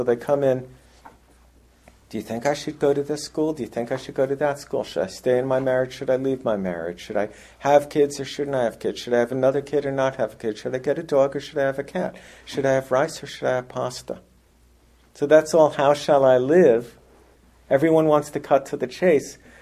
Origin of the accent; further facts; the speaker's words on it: Roslyn, New York, United States; being white in America in the 20th century and growing up in Roslyn, Long Island